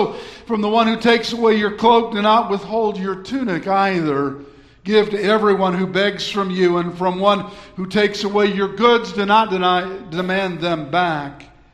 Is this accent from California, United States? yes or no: yes; California, United States; had grown up in Southern California. There were people there that thought mixed bathing was sin. I'm from California, right?